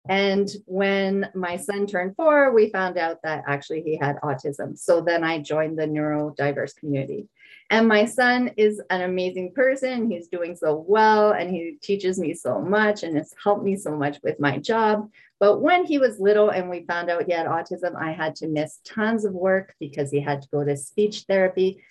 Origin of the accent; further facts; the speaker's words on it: Quebec, Canada; first language French; English is a second language; I'm an English language learner. I told you before that I was born in Quebec. I was born to French parents that didn't speak any English at all. I only spoke French at home. My grandparents were French. All our friends were French.